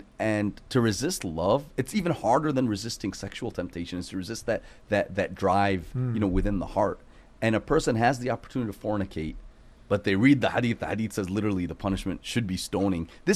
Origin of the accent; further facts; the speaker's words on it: United States; because growing up in America, it's easy to feel tempted and seduced.